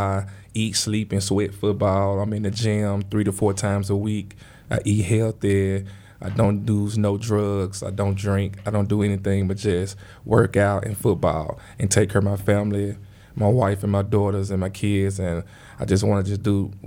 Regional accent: Memphis, Tennessee, United States; I'm from Memphis, Tennessee. I grew up, born and raised in Memphis.

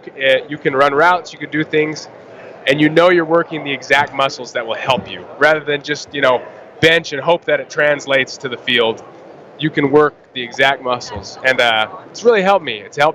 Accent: Utah, United States; I'm from Utah.

